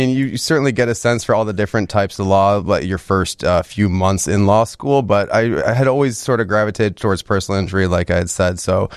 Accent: Highland Park, Illinois, United States; Yep. I'm from Highland Park originally. I've spent all my time either in Chicago or the suburbs.

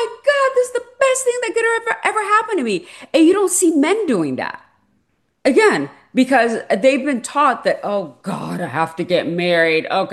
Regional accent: Iran; English is a second language; now in United States; I'm an immigrant, so I wasn't taught financial literacy. My parents didn't know. Because I'm from Iran

